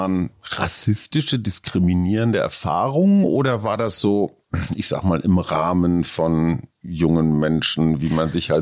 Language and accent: German; Münster, North Rhine-Westphalia, Germany; In meiner Heimatstadt Münster